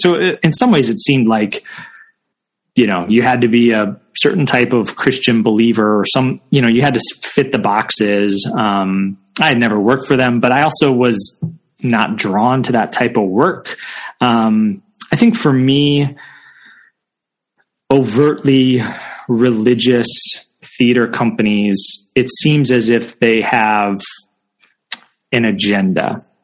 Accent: Illinois, United States; Yeah, I grew up outside of Chicago. That city's my love and joy.

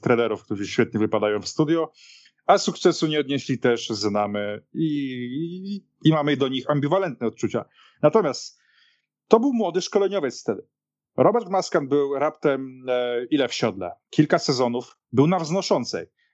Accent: Łódź, Łódź Voivodeship, Poland; Ja nie jestem z Krakowa, jestem z Łodzi

